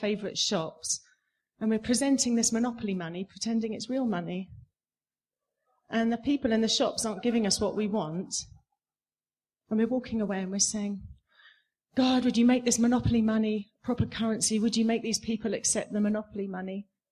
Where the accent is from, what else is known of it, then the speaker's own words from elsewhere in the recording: England, United Kingdom; I'm from England and, you know, I serve the Lord through a ministry called Cabin Academy